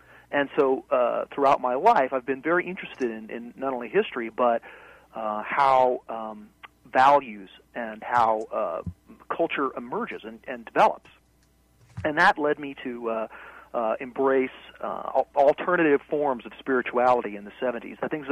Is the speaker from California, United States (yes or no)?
yes; Los Angeles, California, United States; as a teenager growing up in Los Angeles, I felt like that the 60s was something I had just missed. And I was born in 1960